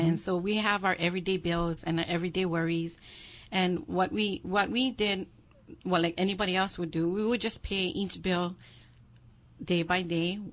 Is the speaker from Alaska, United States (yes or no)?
no; Kalihi, Hawaii, United States; Okay. I was born and raised in the heart of Kalihi.